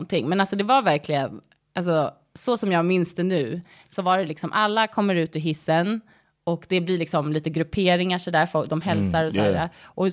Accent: Stockholm, Stockholm County, Sweden; jag kommer från Stockholm. Jag är uppvuxen här. Har ju bott hela mitt liv nästan i samma område, förutom då de 6 åren som jag bodde i USA med dig.

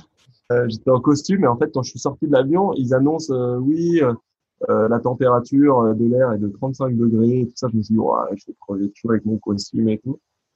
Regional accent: France

